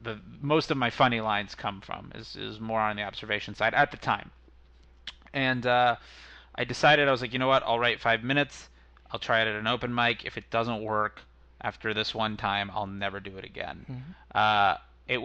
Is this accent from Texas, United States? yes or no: no; Florida, United States; now in Los Angeles, United States; I'm not from LA. I'm originally from Southern Florida, which is ultimately way more boring than anything